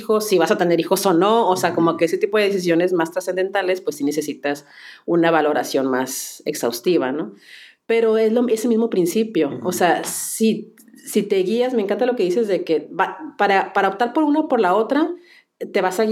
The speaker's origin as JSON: {"language": "Spanish", "town": "Mexicali", "region": "Baja California", "country": "Mexico", "tie": "born or raised there", "lives_now": "Monterrey, Mexico", "said": "cuando me mudé de mi casa donde crecí en Mexicali para irme a Monterrey a estudiar"}